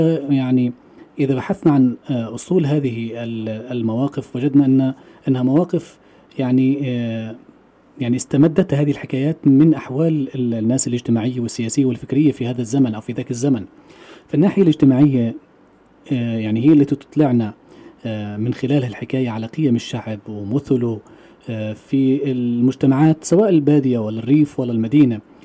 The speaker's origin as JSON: {"language": "Arabic", "country": "Palestine", "said": "بتواجهنا إحنا كشعب فلسطيني"}